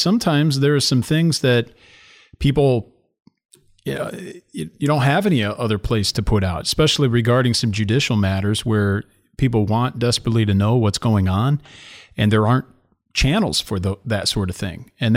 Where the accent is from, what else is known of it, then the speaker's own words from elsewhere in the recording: Illinois, United States; I grew up in the Presbyterian Church USA in Illinois, as far as the denomination goes, I grew up in a very conservative local church.